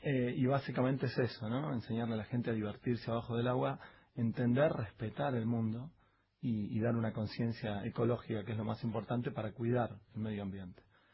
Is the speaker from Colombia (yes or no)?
no; Buenos Aires, Argentina; nací en La Boca yo. Soy del barrio de La Boca, como la canción. Y siempre tuve el río ahí enfrente.